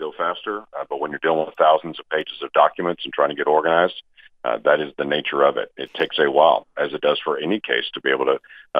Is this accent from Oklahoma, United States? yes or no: yes; Oklahoma, United States; You know, I come from Oklahoma, and so Will Rogers had many jokes about Congress in the 1930s